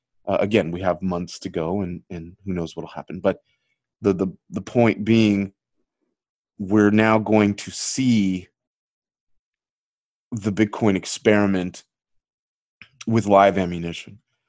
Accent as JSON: {"language": "English", "country": "United States", "said": "I'm an American, right? So we're extremely insulated here."}